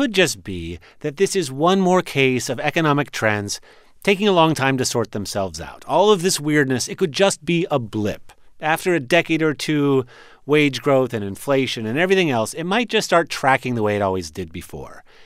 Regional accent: the West, United States; I'm from the West. I know what historic cabins look like.

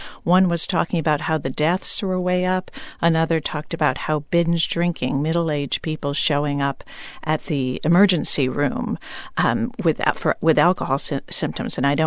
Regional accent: Hamden, Connecticut, United States; now in McLean, United States; I'm from Hamden, Connecticut, but I live in McLean, Virginia now

